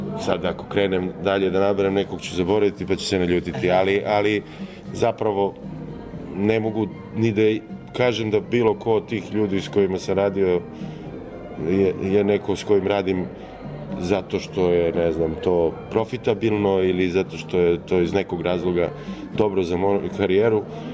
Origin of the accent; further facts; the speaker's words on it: Pančevo, Vojvodina, Serbia; born there; oca Makedonca, ja se rodio u Pančevu, tako da teško je da sad kažeš da sam Srbin ili sam Makedonac ili sam već šta god. Ja sam i dalje taj neki Jugosloven